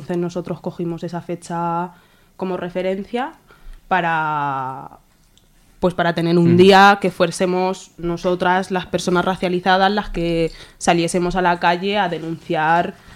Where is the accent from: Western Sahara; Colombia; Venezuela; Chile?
Western Sahara; Yo soy una refugiada saharaui